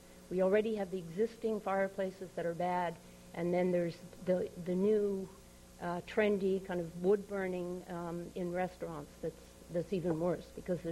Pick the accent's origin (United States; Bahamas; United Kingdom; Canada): United States; San Simeon, California; from San Simeon